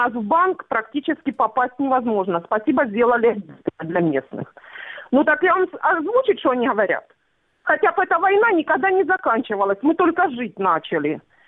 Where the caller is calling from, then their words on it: Stanytsia Luhanska, Luhansk Oblast, Ukraine; Здравствуйте, я со станицы Луганской.